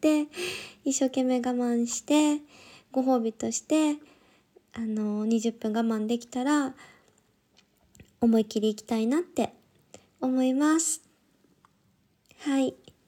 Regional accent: Kansai, Japan; accent: Kansai dialect; now in Tokyo, Japan; 出身は関西です。でも東京が長いから、ちょっと関西弁パッと出てこない、はい、ですが関西弁で喋りかけられたらめっちゃ関西弁が出ます。

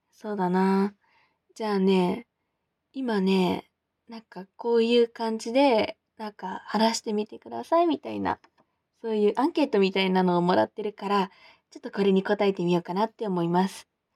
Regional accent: Hokkaido, Japan; born there; also born or lived in Kagoshima / Miyazaki / Osaka; 出身は、どこって言ったらいいのかな。もともと北海道生まれなんだけど、仕事を転々としててね、お父さんとお母さんが。鹿児島に行ったりとか、宮崎に住んでたりとか

